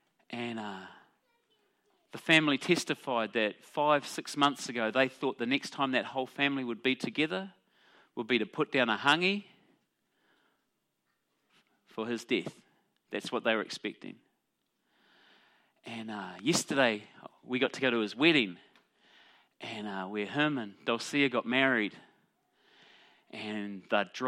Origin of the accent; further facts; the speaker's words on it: Morrinsville, Waikato, New Zealand; So I was born in Morrinsville and lived on a farm out that way, and then lived on a farm in the triangle sort of between Morrinsville, Matamata, and here, then lived in Matamata and then came to Hamilton.